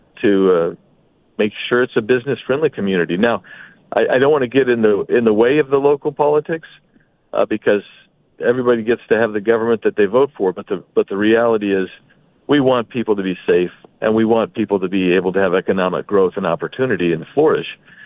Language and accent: English; Tucson, Arizona, United States; Yeah, I grew up in Tucson, so I'm pretty familiar with the city